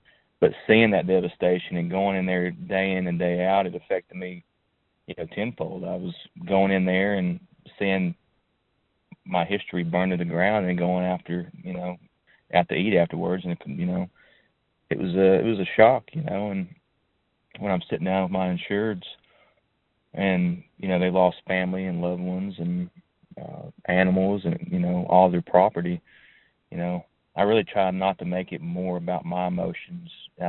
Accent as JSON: {"language": "English", "town": "Hamblin", "region": "Tennessee", "country": "United States", "tie": "born or raised there", "said": "I was born and raised in Hamblin, which is about 25 miles from the Smoky Mountains. It's in the valley. But we grew up in those mountains all of our lives."}